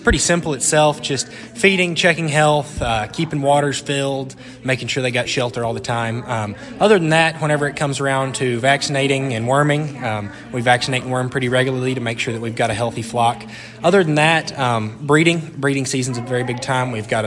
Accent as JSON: {"language": "English", "town": "Brock", "region": "Texas", "country": "United States", "said": "I'm from Brock, Texas, which is just a little bit west of Dallas-Fort Worth area, about 45 miles."}